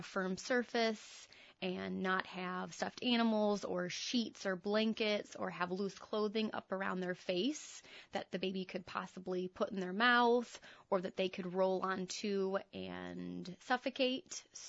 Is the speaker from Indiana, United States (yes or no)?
yes; Indiana, United States; Well, I'm originally from Indiana, and so I did my undergrad at Indiana University and then did my master's at Ball State.